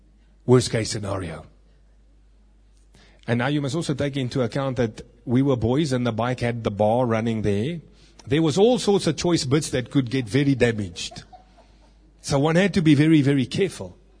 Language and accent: English; Kibler Park, Gauteng, South Africa; I was growing up in an area that was sort of semi-rural. I grew up in Kibler Park.